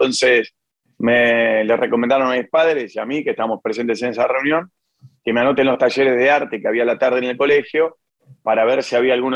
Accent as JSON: {"language": "Spanish", "town": "José Mármol", "region": "Buenos Aires Province", "country": "Argentina", "tie": "born or raised there", "said": "yo soy de la zona sur, yo me crié en José Mármol, en el límite entre José Mármol y Adoroé"}